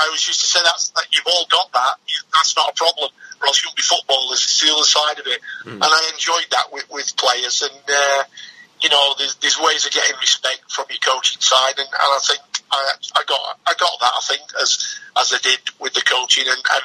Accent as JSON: {"language": "English", "region": "Yorkshire and the Humber", "country": "United Kingdom", "said": "I'm a Yorkshireman."}